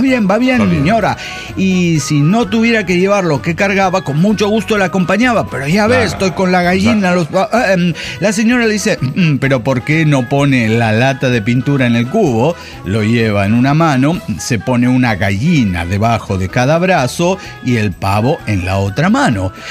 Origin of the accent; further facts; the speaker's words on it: Cochabamba, Bolivia; de Cochabamba, Bolivia.